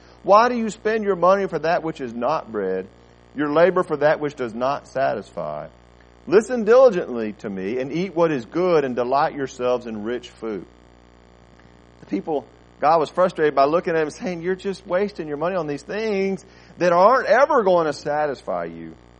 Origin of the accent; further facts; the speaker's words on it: United States; You know, it's one of those things, growing up in America, there's water everywhere.